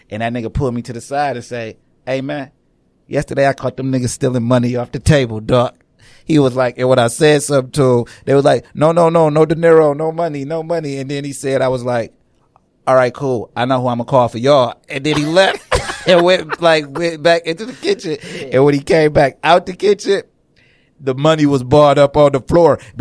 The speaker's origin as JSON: {"language": "English", "region": "Michigan", "country": "United States", "said": "If you love where you from, like I love where I'm from, just stay where you from. This day, I'm from Michigan. Even with that, I don't want to live nowhere else."}